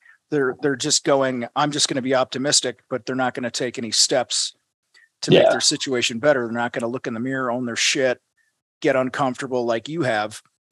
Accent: Illinois, United States; also born or lived in Wisconsin; Yeah, I grew up in Illinois, and then I moved beyond the Cheddar Curtain.

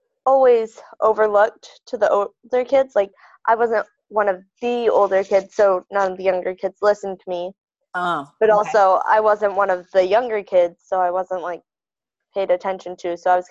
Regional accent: Willow, Alaska, United States; born there; I was born in Willow, Alaska, in a hot tub in the middle of the living room.

